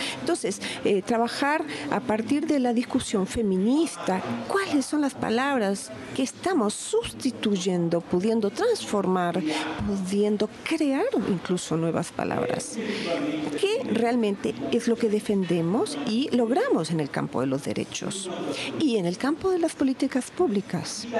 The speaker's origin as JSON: {"language": "Spanish", "town": "Recife", "region": "Pernambuco", "country": "Brazil", "second_language": "Spanish", "said": "vengo de Brasil, como bien saben, de la ciudad del estado de... Aquí está Pernambuco, Recife, cerquita del Océano Atlántico, aquí en la punta. Recife es una ciudad, brigada, una ciudad muy bonita, con muchísimas playas, con mucho sol"}